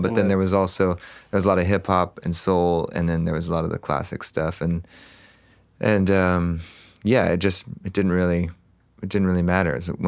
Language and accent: English; Huntington Beach, California, United States; Well, I mean, I grew up in Orange County, so Huntington Beach and mm-hmm. in that area.